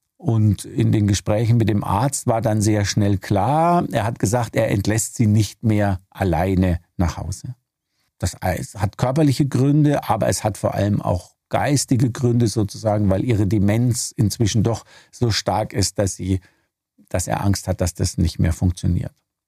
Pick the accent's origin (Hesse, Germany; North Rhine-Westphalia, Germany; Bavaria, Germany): Bavaria, Germany; Würzburg; meine Mutter in Würzburg lebt, also da, wo ich aufgewachsen bin, in meinem Elternhaus.